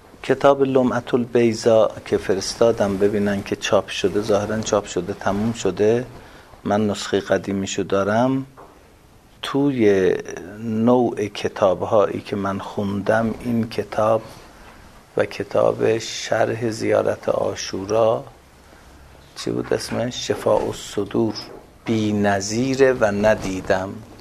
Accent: Tork, East Azerbaijan, Iran; 40 سال 40 و چند سال پیش که من رفتم تبریز، گفتن اهل کجا هستی؟ گفتم اهل ترک، که تبریز از اطرافشه.

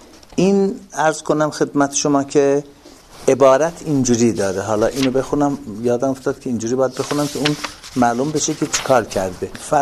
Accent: Tork, East Azerbaijan, Iran; 40 سال 40 و چند سال پیش که من رفتم تبریز، گفتن اهل کجا هستی؟ گفتم اهل ترک، که تبریز از اطرافشه.

